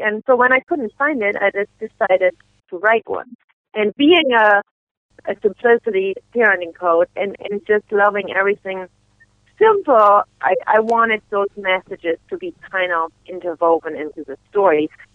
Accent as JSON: {"language": "English", "country": "Germany", "tie": "born or raised there", "said": "Well, I grew up in Germany, and Advent is a big deal there."}